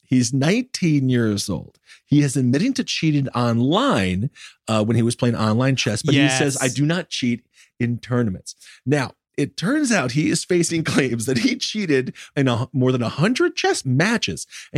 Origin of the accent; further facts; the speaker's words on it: United States; But I'm an American.